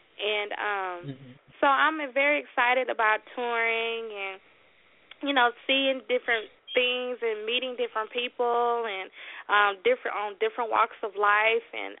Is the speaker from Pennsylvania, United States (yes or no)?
no; McNeil, Arkansas, United States; He had a benefit program for at Bethany Baptist Church in my hometown of McNeil, Arkansas.